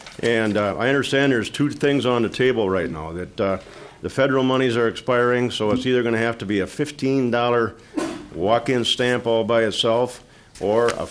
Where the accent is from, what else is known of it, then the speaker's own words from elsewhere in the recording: Wheaton, Minnesota, United States; now in Hutchinson, United States; I'm a retired teacher from Hutchinson, Minnesota. I didn't grow up there. I grew up in Wheaton, Minnesota, southern end of the Red River Valley in Traverse County